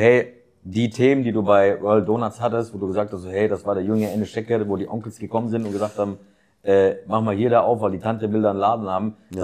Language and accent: German; Stuttgart, Baden-Württemberg, Germany; Ich bin Stuttgarter.